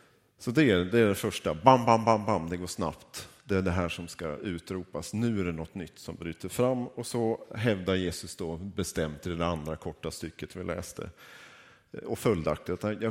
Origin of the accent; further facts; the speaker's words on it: Norrbotten County, Sweden; Men det är svårt för mig som norrbottning, så det blir...